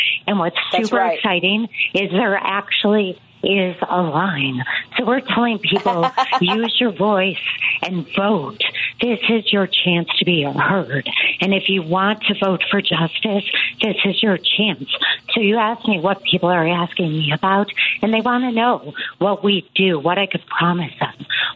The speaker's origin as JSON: {"language": "English", "town": "Park Ridge", "region": "Illinois", "country": "United States", "tie": "born or raised there", "said": "So I grew up in the northwest suburbs in Park Ridge. I've lived in the city for 30 years, come from a really close-knit family"}